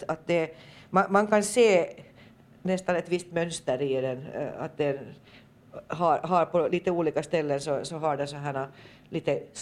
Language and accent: Swedish; Åland, Finland; Nå, här hemma på Åland så kommer vi ju inte så förskräckligt rysligt långt tillbaka i tiden i alla fall.